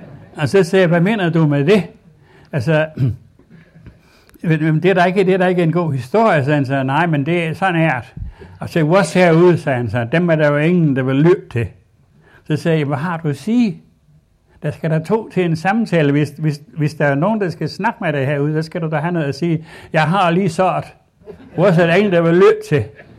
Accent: West Jutland, Denmark; Og så fortalte hende, at jeg kommer fra Vestjylland.

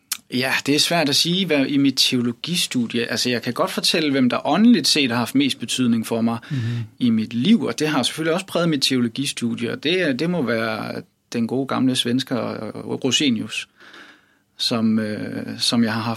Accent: Capital Region of Denmark, Denmark; now in Copenhagen, Denmark; Jeg er oprindeligt fra Bornholm, født og opvokset derovre, født for 38 år siden. Og der er jeg vokset op i et kirkeligt hjem med rødder i Evangelisk-Luthersk Missionsforening. Og siden så flyttede jeg til København

